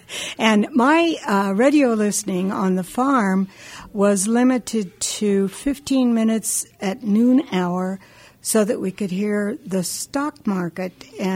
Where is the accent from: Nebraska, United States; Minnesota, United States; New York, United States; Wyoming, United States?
Wyoming, United States; Hillsdale; born there; My mother was born in the same house that I was born in Hillsdale